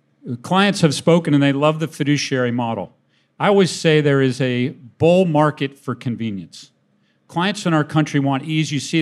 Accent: Boston, Massachusetts, United States; And then second, as a Bostonian

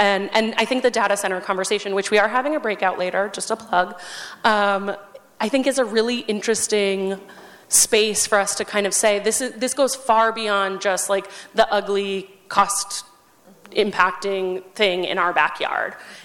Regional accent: New Mexico, United States; it was already built in my hometown right outside of Albuquerque, New Mexico.

